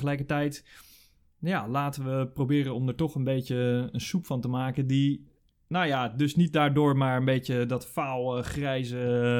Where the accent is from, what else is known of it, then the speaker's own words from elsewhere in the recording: Netherlands; ik denk altijd van ja, ik ben een Nederlander, om te proberen meer los te komen van je eigen aardse wortels.